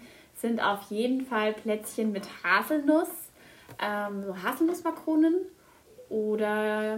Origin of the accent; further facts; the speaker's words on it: Heideck, Bavaria, Germany; Ich komme eigentlich aus der Gegend. Ich bin aus Heideck und war sogar hier Schülerin